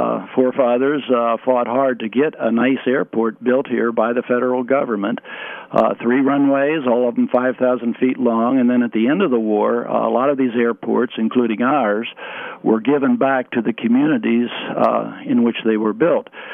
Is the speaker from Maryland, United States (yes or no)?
yes; Maryland, United States; also born or lived in Pittsburgh, United States; I'm originally from Maryland. Spent the last 30 years before coming here 10 years ago in the Pittsburgh area.